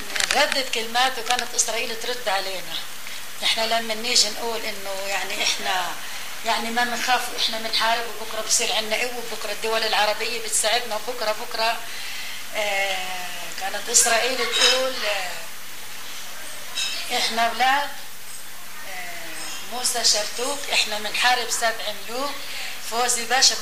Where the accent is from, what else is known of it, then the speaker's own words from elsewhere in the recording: Palestine; moved away as an adult; أنا لما طلعت من فلسطين كان عمري 18 سنة